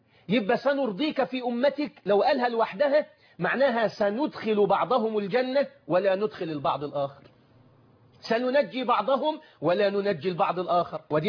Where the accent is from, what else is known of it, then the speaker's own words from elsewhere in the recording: Egypt; ولا يبكي النبي عليه الصلاه والسلام الا على العزيز الغالي زي ما بنقول عندنا في مصر.